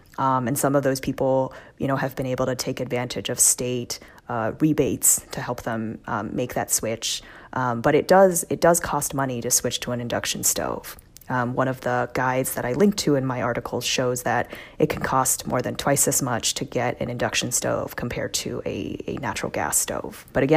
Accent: New York, United States; as a New Yorker, I'm in an apartment where I don't have a window in my kitchen

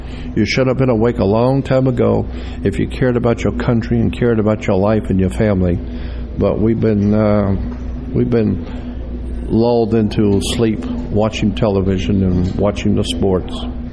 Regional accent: Florida, United States; and I'm from Florida originally

